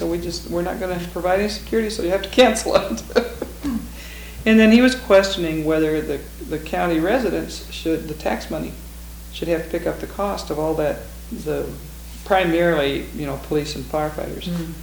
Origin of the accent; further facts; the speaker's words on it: Denver, Colorado, United States; I'm from Denver. Okay. Yeah, I live in Denver.